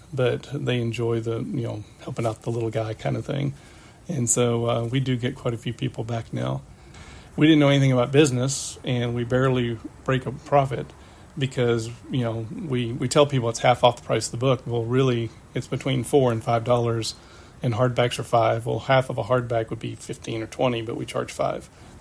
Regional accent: Dallas, Texas, United States; Growing up in Dallas, we had half-price books, which was very similar to the style of this bookstore

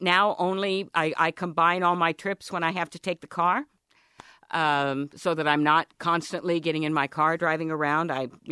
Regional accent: California, United States; I come from California, so we're experiencing quite a drought, and we have to reduce our water consumption.

